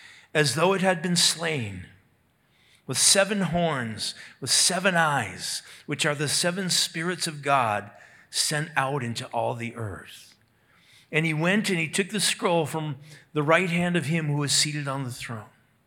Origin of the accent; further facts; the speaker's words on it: Minnesota, United States; when I was growing up in Minnesota, the biggest rivalry in those days was between the Vikings and the Los Angeles Rams.